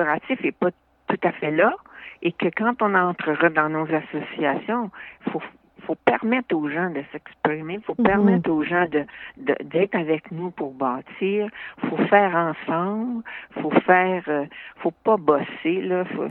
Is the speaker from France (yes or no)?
no; Quebec, Canada; moi j'étais du Québec et j'étais dans l'Outaouais, alors tu sais, d'un bord de la rivière et de l'autre bord de la rivière